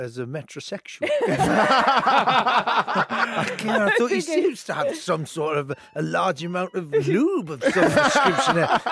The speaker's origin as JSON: {"language": "English", "region": "England", "country": "United Kingdom", "said": "I know I'm English"}